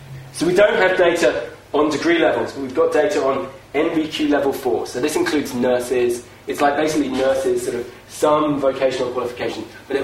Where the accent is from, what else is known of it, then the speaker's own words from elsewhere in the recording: Oxford, South East England, United Kingdom; Oxford, I'm from Oxford